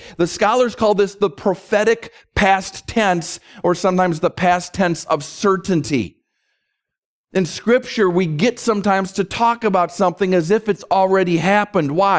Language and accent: English; Minnesota, United States; I grew up in Minnesota in the 1970s.